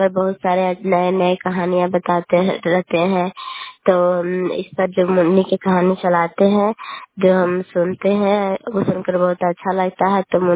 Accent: Kalyanpur, Bihar, India; घर कल्याणपुर वाली, मिर्ची पंचायत प्रखंड चंडी, जिला लंदा का निवासी हूँ।

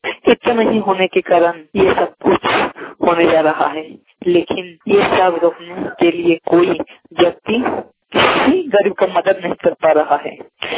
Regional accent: Dalmanga, Jharkhand, India; बोल रहा हूँ, ग्राम दालमंगा से, प्रखंड जिला सरायकेला खरसावां।

